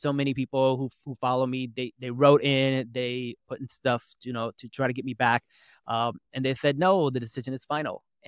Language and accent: English; New Jersey, United States; I'm also a Pakistani. … I'm from New Jersey.